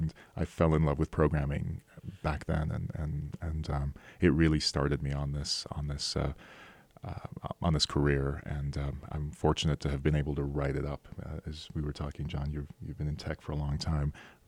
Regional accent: Egypt; now in Park City, United States; My parents had the foresight in the early 80s to immigrate to this country.

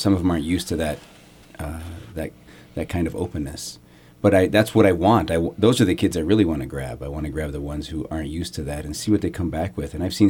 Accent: Malta, Montana, United States; also born or lived in Miles City; I was born in Miles City, grew up in Malta, went to college at MSU Billings, and wandered down to Los Angeles and other regions.

